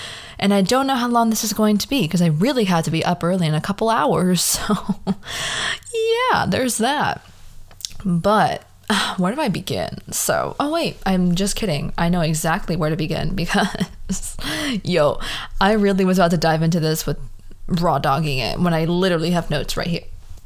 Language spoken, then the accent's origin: English; California, United States; also born or lived in Miami, United States; I was born in California, moved to Miami / Fort Lauderdale area when I was about 7. Then I moved back when I was like 12 or 13.